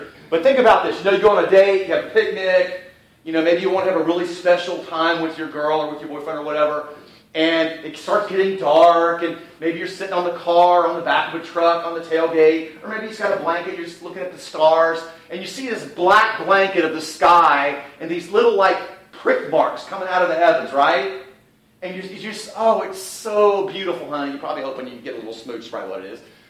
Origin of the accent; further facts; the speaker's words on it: Cincinnati, Ohio, United States; When I grew up in Bible classes in Cincinnati, and then after I moved eventually, I noticed that every time we came to this passage, people would talk about taxes.